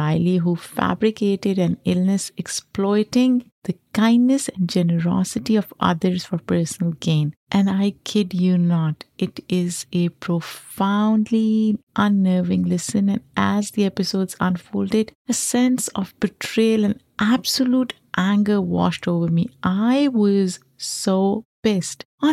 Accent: Pakistan; I grew up in Pakistan, where the temperatures in summer can go as high as 120 degrees Fahrenheit.

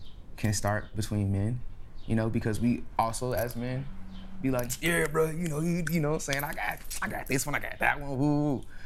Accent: Los Angeles, California, United States; especially in like in the hood, I'm from South Central. So especially in the hood, it was like either like the gang members or the rappers or the drug dealers or anybody in that area, you know?

